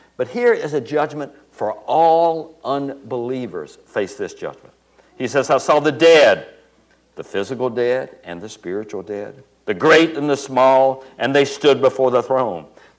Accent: Montgomery, Alabama, United States; heard the gospel being preached by Billy Graham at the crusade he came in my hometown in Montgomery, Alabama.

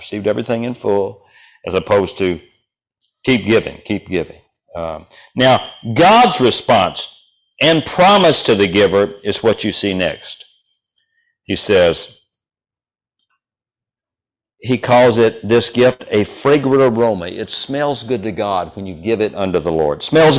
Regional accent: Deep South, United States; I'm from the Deep South, you know, for the shocking price.

